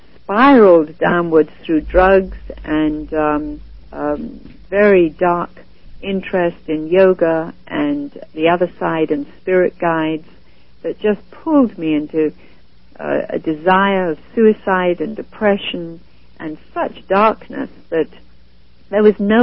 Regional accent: Calcutta, West Bengal, India; I was born and raised in Calcutta

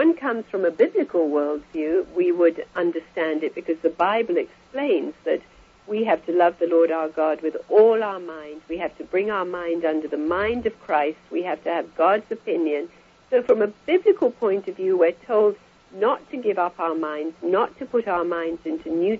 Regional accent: India; I was born and raised in India. And I was fifth generation born in India and very, very familiar with Eastern mysticism

